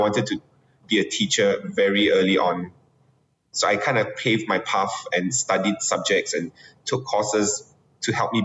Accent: Kota Kinabalu, Sabah, Malaysia; And I grew up in Sabah, in Kota Kinabalu. So we didn't really get much, you know, exposure, like live performances.

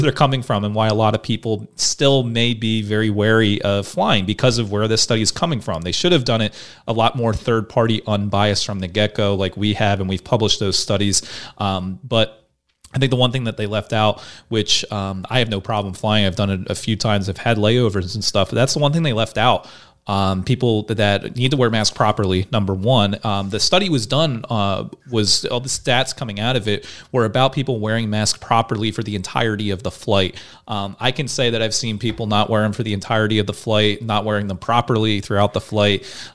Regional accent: United States; accent: Philly Jersey; My Philly Jersey accent is going to have me mispronouncing that forever.

